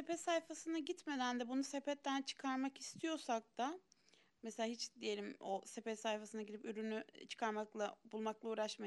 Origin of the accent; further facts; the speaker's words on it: Samsun, Turkey; now in Istanbul, Turkey; ben şimdi Samsunluyum. Samsun'da bir de İstanbul'da yaşayan birisi olarak şöyle söyleyeyim.